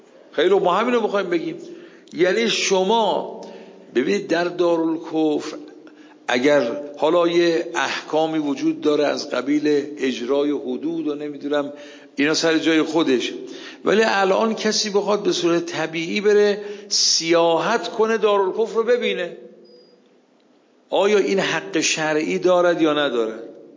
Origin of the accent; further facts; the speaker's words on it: Iran; born there; ولو من در ایران به دنیا اومدم